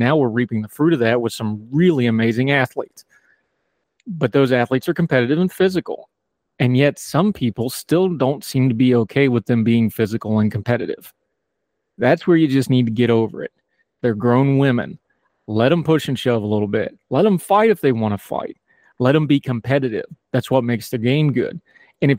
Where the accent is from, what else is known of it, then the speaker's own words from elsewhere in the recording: West Virginia, United States; because of my home state of West Virginia.